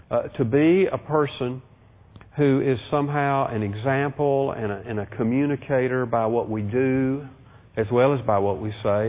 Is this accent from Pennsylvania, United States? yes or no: no; Birmingham, Alabama, United States; I told you last week a little bit about being a kid growing up in Birmingham when all the civil rights stuff was going on.